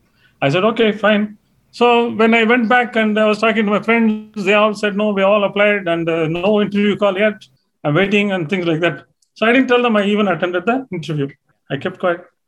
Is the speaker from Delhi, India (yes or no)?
no; Chennai, Tamil Nadu, India; also born or lived in Madurai; I was born in Madurai. In Tamil Nadu. That was in 1961. After that, I grew up in now what we call Chennai. It used to be called Madras before.